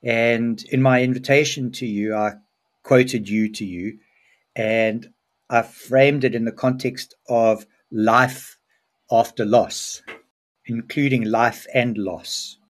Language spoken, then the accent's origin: English; KwaZulu-Natal, South Africa; we're powered by learningadvisory.com. I grew up in KwaZulu-Natal in the 70s and 80s